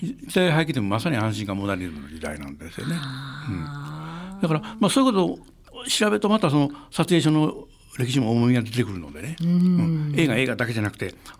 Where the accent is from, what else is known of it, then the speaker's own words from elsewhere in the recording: Nakatsu, Osaka, Japan; moved away; 当時も東京に移ってましたけれども、中津の、大阪中津の出身なんですが